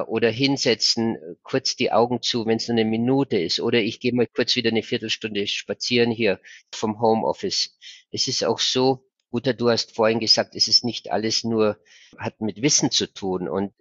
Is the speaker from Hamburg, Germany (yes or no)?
no; Munich, Bavaria, Germany; Ich bin 2 Blöcke weiter aufgewachsen im Münchner Schlachthofviertel, ja, südlich von der Theresienwiese.